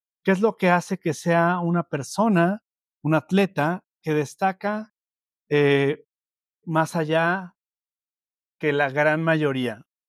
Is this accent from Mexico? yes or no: yes; Mexico; en mi caso yo estoy en México, soy mexicano